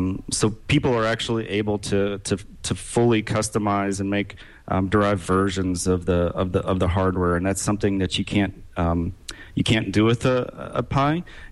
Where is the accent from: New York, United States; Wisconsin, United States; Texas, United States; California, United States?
Texas, United States; moved away as an adult; now in Michigan, United States; You know, I grew up in Texas. I worked there, and I moved to Michigan just a few years back.